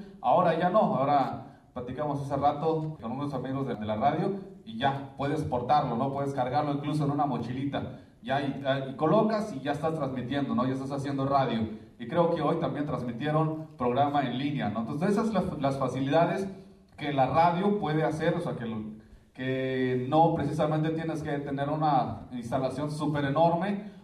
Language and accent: Spanish; Chiapas, Mexico; first language Tzeltal; desde nuestra lengua materna. En este caso sería el tzeltal, ¿no?